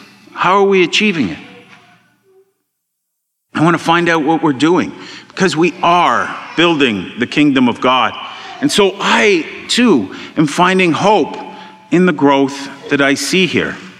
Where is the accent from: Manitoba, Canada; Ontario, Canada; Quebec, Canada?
Quebec, Canada; Montreal West; I grew up in Montreal West.